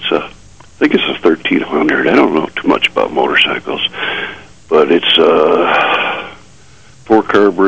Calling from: Batavia, United States

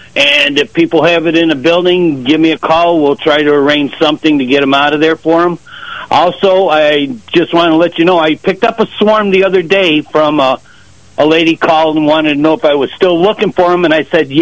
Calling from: Wyoming, United States

